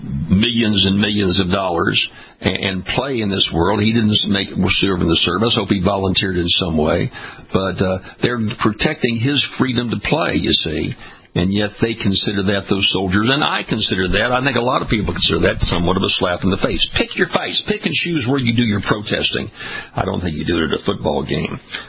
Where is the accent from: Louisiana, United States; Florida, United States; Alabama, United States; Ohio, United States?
Louisiana, United States; Baton Rouge; When you cross the bridge into my hometown of Baton Rouge, Louisiana, one lane.